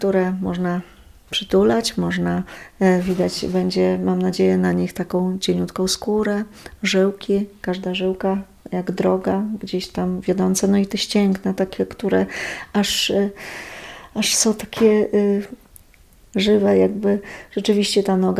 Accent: Białystok, Podlaskie Voivodeship, Poland; To była taka trzypokoleniowa rodzina w białostockim bloku.

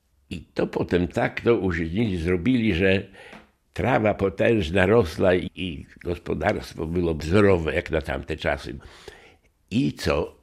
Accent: Janów, Podlaskie Voivodeship, Poland; Ja pochodzę z tych stron, z Białostoczyzny, z okolic Janowa, powiat Sokółka. I tam urodziłem się

